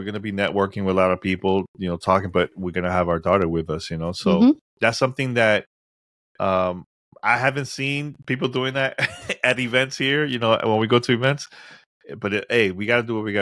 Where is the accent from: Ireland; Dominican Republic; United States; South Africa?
Dominican Republic; from Dominican Republic, of course.